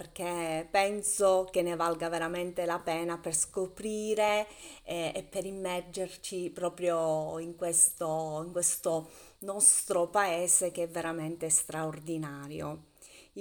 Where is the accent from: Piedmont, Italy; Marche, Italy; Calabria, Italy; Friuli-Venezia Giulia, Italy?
Calabria, Italy; Cosenza; Tu sai che io sono di Cosenza